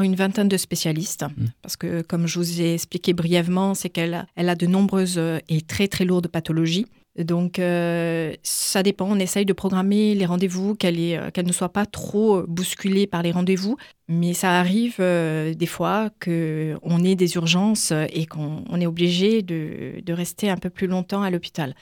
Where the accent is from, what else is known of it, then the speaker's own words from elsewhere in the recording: France; moi, je suis française. Les enfants sont français également.